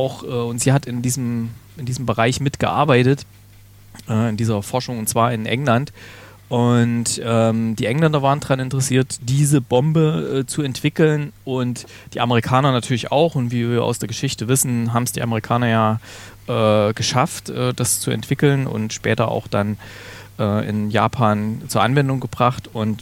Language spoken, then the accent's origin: German; Remseck am Neckar, Baden-Württemberg, Germany; Ich bin aus Remseck am Neckar.